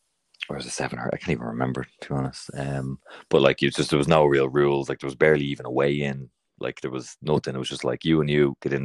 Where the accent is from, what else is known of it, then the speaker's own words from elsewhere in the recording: Ballybrack, Leinster, Ireland; also born or lived in Dublin; Ballybrack, which is out towards in between like Dunleary and Shankill, kind of.